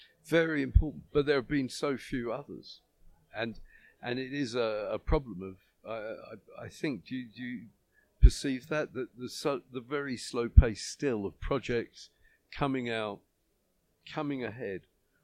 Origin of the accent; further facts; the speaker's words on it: United Kingdom; Well, I mean, you're from America, I'm from Britain.